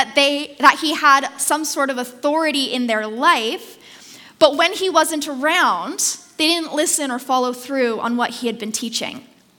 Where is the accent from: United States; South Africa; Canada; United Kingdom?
Canada; Victoria, British Columbia; I grew up in Victoria, so I grew up knowing that earthquakes happen often and that they tend to shake foundations.